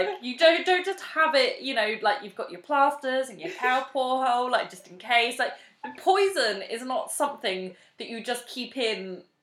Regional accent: United States; An I'm American.

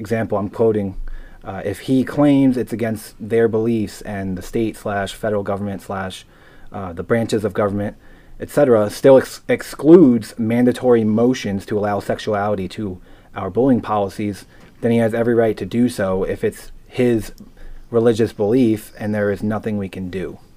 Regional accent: New Jersey, United States; also born or lived in Massachusetts; where I grew up in South New Jersey, high school in Central Massachusetts.

